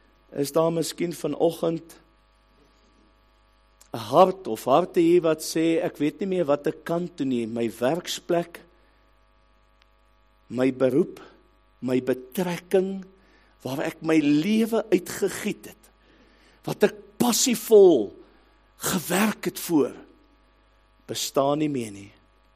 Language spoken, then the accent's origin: Afrikaans; Eastern Cape, South Africa; En waar ek vandaan kom in die Ooskaap, daar in die potensie vallei.